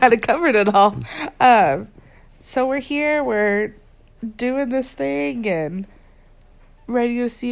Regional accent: Oklahoma, United States; I grew up in Oklahoma. And we met in Midland, and then we lived there for a little bit. And then we moved back.

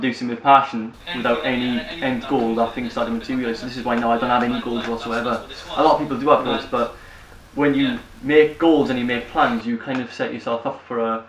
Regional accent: Merthyr Tydfil, Wales, United Kingdom; And it was a pretty decent club in my hometown.

